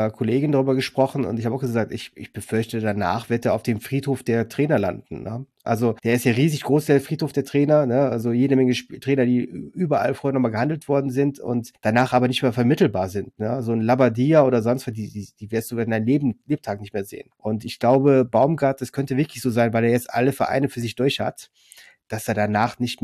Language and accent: German; Mönchengladbach, North Rhine-Westphalia, Germany; born there; wenn als gebürtiger Gladbacher, wenn Gladbach gegen Bremen spielt, da blutet mir immer das Herz